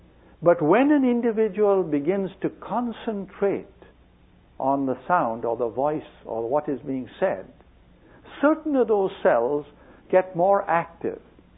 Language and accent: English; India; when I was a kid growing up in India, there were no radios, no televisions.